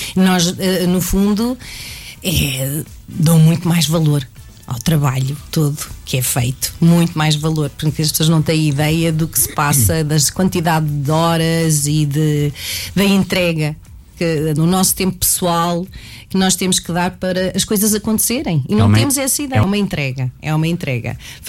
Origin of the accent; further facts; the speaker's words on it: Caldas da Rainha, Leiria, Portugal; now in Foz do Arelho, Portugal; Eu sou das Caldas da Rainha